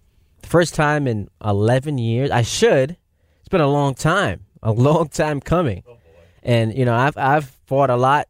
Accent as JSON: {"language": "English", "town": "New York City", "region": "New York", "country": "United States", "tie": "born or raised there", "said": "I grew up in New York City, so I'm a Yankees fan."}